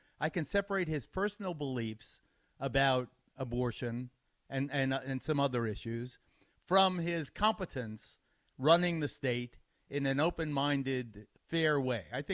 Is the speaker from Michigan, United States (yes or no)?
no; New York City, New York, United States; moved away as an adult; now in Cleveland, United States; They are voting in New York City, the city of my birth, my hometown, until Cleveland became my hometown 4 years ago.